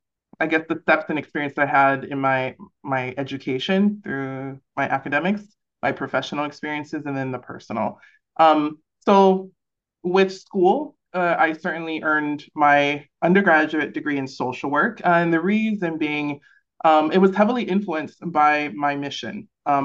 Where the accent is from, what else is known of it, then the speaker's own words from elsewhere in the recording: Hawaii, United States; also born or lived in American Samoa; I was born in American Samoa, and raised in Hawaii, so I felt the draw to wanting to connect with my island people.